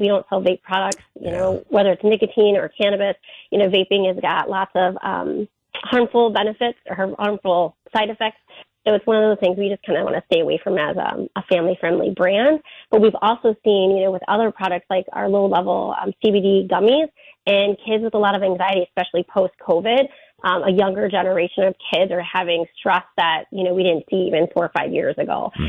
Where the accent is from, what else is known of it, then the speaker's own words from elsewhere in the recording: Iowa, United States; I am from Iowa originally, yeah.